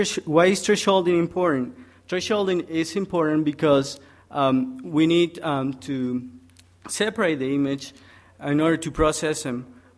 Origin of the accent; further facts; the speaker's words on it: Peru; I'm originally from Peru. I'm a student here at BYU, computer science student.